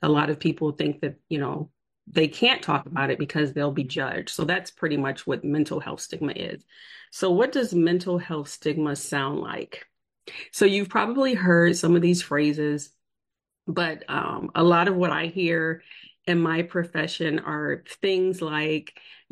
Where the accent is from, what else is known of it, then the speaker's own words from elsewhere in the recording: Detroit, Michigan, United States; I am born and raised in Detroit. And I attended for undergrad at the University of Michigan.